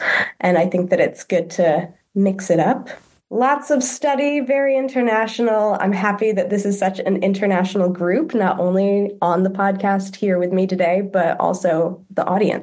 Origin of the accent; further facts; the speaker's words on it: Milwaukee, Wisconsin, United States; now in Netherlands; Worked at the museum in my hometown in Wisconsin, Milwaukee, Wisconsin.